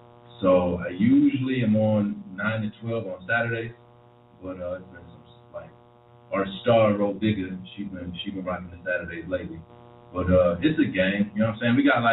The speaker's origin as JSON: {"language": "English", "town": "Cleveland Heights", "region": "Ohio", "country": "United States", "tie": "born or raised there", "said": "I was raised in Cleveland Heights, in Cleveland. My mom and pop split up. And, school days was in Cleveland Heights. Summers and weekends was in Cleveland on the east side by Tarkington and South Mile."}